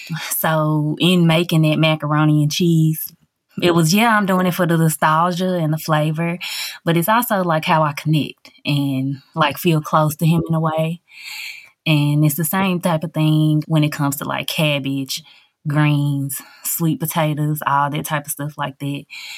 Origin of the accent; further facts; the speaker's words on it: Covington, Tennessee, United States; Yes, Covington, Tennessee.